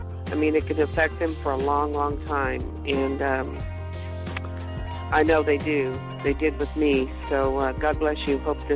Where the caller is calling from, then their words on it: Overland Park, Kansas, United States; And I'm calling from Overland Park, Kansas.